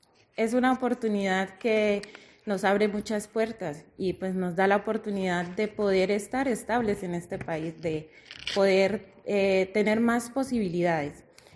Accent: Colombia; moved away as an adult; now in Spain; Pues estoy con mis 2 hijos de 16 y de 11 años y pues venimos de Colombia.

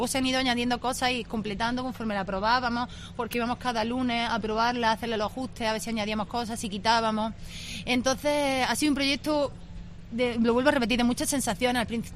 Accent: Granada, Andalusia, Spain; las cuatro somos mujeres granadinas.

